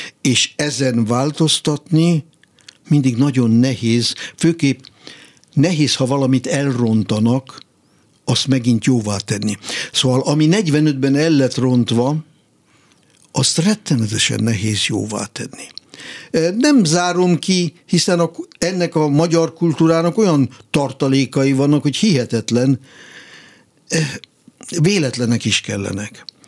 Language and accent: Hungarian; Hungary; hogy hát magyarnak születtem, és innen soha el nem tudok jutni